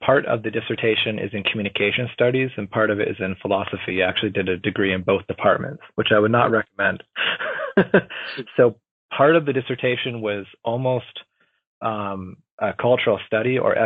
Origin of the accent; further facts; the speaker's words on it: Vancouver, British Columbia, Canada; And I'm from Vancouver in BC in Canada.